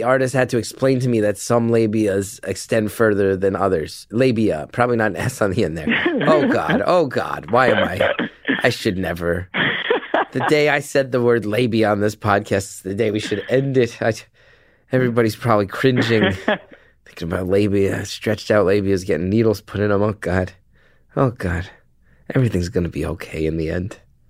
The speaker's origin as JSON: {"language": "English", "region": "New Jersey", "country": "United States", "said": "I'm an idiot from New Jersey."}